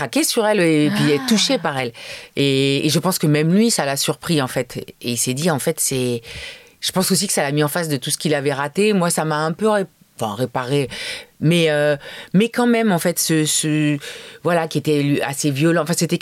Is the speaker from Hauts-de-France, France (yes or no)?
no; Paris, Île-de-France, France; après, moi, j'ai grandi à Paris tout le temps